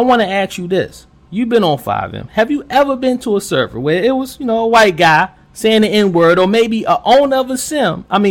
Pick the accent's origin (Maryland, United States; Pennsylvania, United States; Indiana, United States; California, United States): Maryland, United States; Baltimore; You know, I'm from West Baltimore. You know, I've been around the hood.